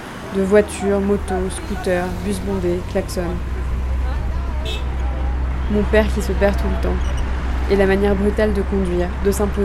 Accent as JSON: {"language": "French", "town": "Paris", "region": "Île-de-France", "country": "France", "said": "Toutes les personnes à qui je dis que je viens de Paris me demandent comment est l'ambiance en France"}